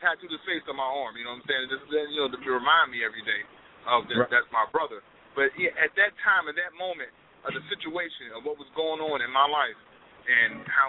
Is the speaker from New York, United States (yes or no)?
no; Ohio, United States; now in Texas; And it's just, and we in Texas, and I'm from Ohio, we in Texas, we got no family there